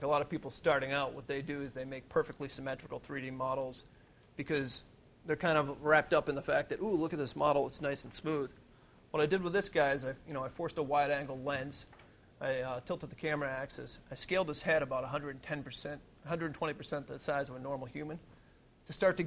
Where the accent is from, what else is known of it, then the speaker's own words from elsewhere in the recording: Middletown, New York, United States; born there; I was born in Middletown, New York.